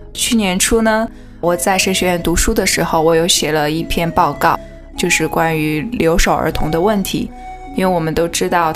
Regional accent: Henan, China; 因为我是在河南长大，所以当我们去到那些偏远山村的时候，对我来说是一种亲切感，是我想到我小时候在乡下跟奶奶一起生活。

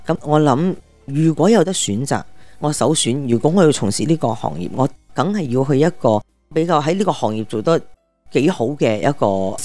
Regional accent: Malaysia; moved away as an adult; 其实我本身呢是、马来西亚人来的。

